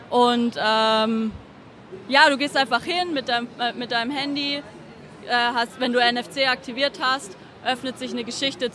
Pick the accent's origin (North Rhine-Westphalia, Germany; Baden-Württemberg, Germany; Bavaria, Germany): Baden-Württemberg, Germany; Stuttgart; es ist halt Stuttgart. Das ist meine Heimatstadt.